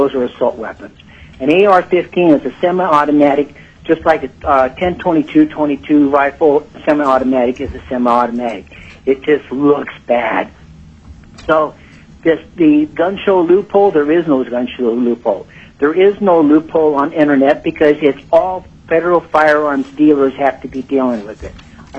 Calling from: Palmer, Alaska, United States; I'm calling from Palmer, and I'm speaking for myself.

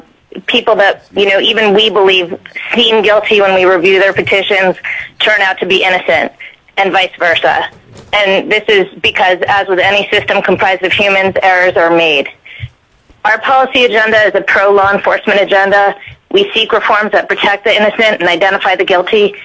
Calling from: Vermont, United States; I'm calling from Vermont.

